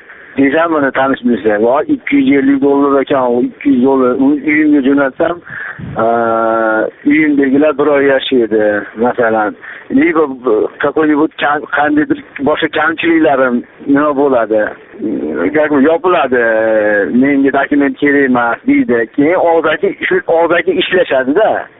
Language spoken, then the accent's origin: Uzbek; Andijan, Andijan Region, Uzbekistan; now in Vladivostok, Russia; biz mana Vladivostokda ishlayman, Andijondanman o'zim.